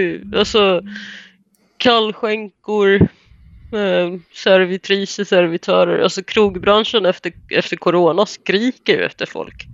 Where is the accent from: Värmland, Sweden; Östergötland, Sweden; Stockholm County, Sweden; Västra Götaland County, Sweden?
Stockholm County, Sweden; Tensta; när jag växte upp i Tensta